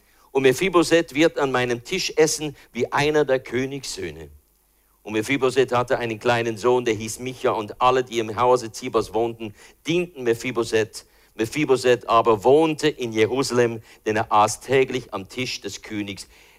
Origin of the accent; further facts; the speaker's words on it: Switzerland; Auch für uns Schweizer ist ja nicht billig, oder?